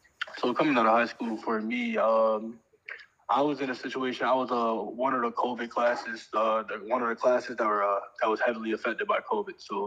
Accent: Miami, Florida, United States; just because I'm from Miami. I'm from down there, so you know I've been on campus a couple times.

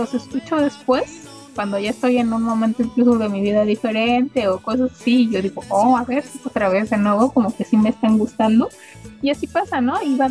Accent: Cuba; Y sí, soy cubano y todo eso

